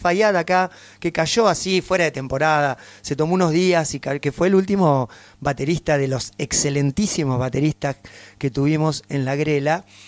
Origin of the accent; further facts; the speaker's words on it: Buenos Aires Province, Argentina; yo venía de provincia de Buenos Aires